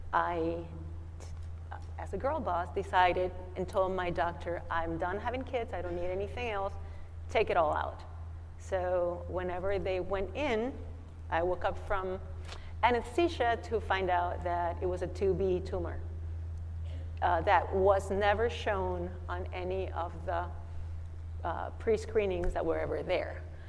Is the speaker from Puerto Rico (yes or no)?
yes; Puerto Rico; Youngest of three, born and raised in Puerto Rico, mother of four, old kids already, grandma of one